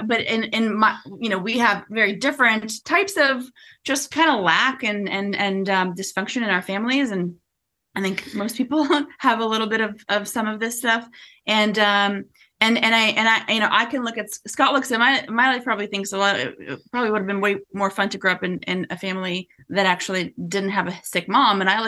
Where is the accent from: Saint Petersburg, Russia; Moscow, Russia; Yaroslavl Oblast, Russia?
Saint Petersburg, Russia; I grew up in St. Petersburg.